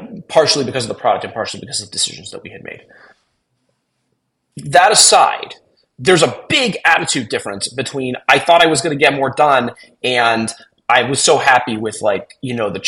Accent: San Francisco, California, United States; I'm, you know, born and raised in San Francisco, big Golden State Warriors fan.

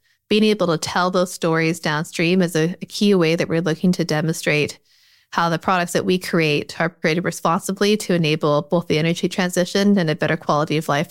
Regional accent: Canada; now in United Kingdom; But one thing I find very different as a Canadian here

